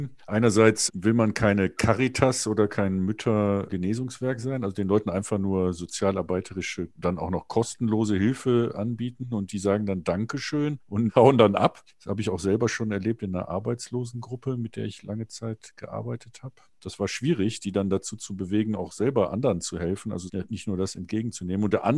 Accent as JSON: {"language": "German", "town": "Cologne", "region": "North Rhine-Westphalia", "country": "Germany", "tie": "born or raised there", "said": "Wenn ich jetzt in Köln, in meiner Heimatstadt, in meiner Nachbarschaft"}